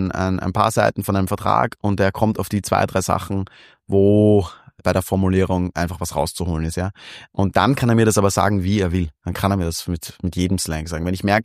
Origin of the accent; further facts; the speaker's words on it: Vienna, Austria; als Wiener